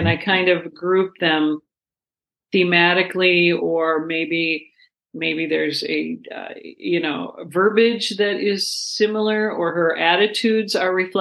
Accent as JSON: {"language": "English", "region": "Minnesota", "country": "United States", "said": "And of course, being the Minnesotan I am, I was like, could you?"}